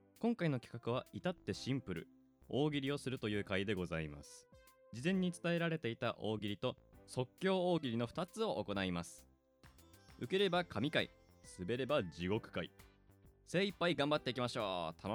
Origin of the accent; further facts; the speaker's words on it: Kanazawa, Ishikawa, Japan; 僕は金沢なんですけれども